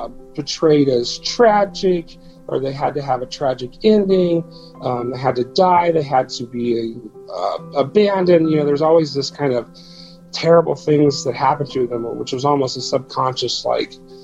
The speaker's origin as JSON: {"language": "English", "region": "New York", "country": "United States", "said": "I'm from the New York City area."}